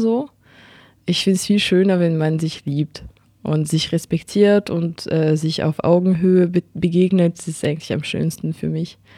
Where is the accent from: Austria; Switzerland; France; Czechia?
France; accent: French; Das und meinen französischen Akzent, ich glaube, ich habe ja langsam eine gute Liste.